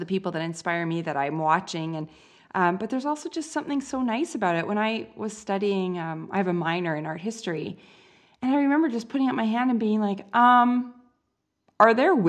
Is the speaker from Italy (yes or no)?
no; Canada; it's weird for me in that I'm Canadian, right?